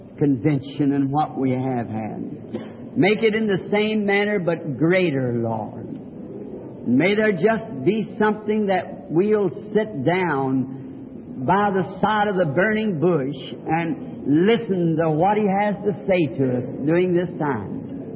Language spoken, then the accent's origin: English; the South, United States; born there; I'm a Southerner by birth